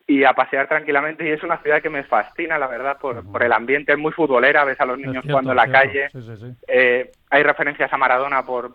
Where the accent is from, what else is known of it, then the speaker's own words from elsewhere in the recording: Madrid, Community of Madrid, Spain; Yo soy de Madrid, aunque ahora no estoy viviendo en Madrid o no paso la mayor parte del tiempo en Madrid, pero tenía ganas de volver, ¿no?